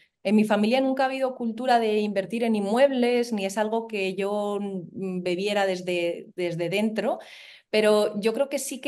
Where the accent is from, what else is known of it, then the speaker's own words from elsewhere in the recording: Soria, Castile and León, Spain; Nací y me crié en Soria, en España. De hecho, Soria es de las ciudades más pequeñas de España y a pesar de vivir en un sitio tan pequeño, con tan pocas posibilidades a nivel laboral